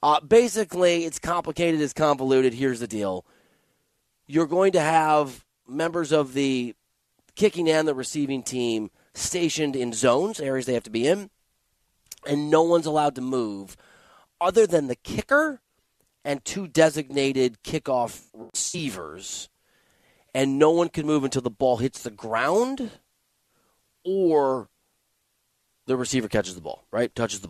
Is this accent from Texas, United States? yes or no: no; Iowa, United States; Whatever. I'm from Iowa. I'm doing it.